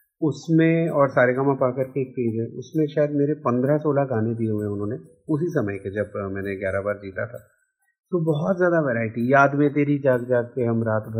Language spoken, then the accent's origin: Hindi; Allahabad, Uttar Pradesh, India; हम लोग इलाहाबाद के रहने वाले हैं मूलतः।